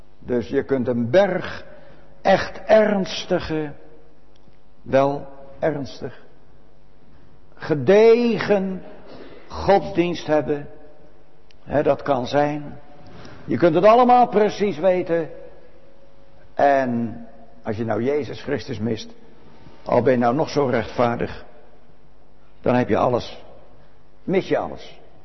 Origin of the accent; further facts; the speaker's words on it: Netherlands; Nou, dan moeten wij als Nederlanders zeggen, dat zijn we kwijt hoor, die gouden eeuw.